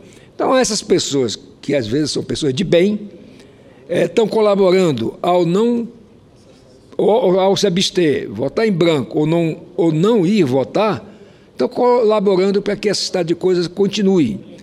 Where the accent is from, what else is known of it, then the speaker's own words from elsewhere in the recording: Roraima, Brazil; Por exemplo, lá no meu estado, há uma perseguição, realmente uma coação dos funcionários públicos, tanto os concursados quanto os comissionados. E se você somar aí, por exemplo, esses funcionários públicos, são a grande maioria de todas as famílias de Roraima tem alguém que é funcionário público.